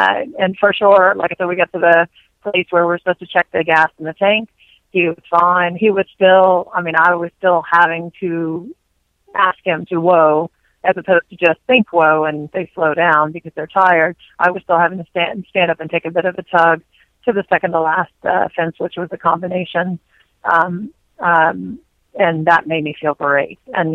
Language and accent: English; Lexington, Kentucky, United States; I'm from Lexington, Kentucky. I grew up in a thoroughbred family, so yeah, I'm a bit of a thoroughbred snob.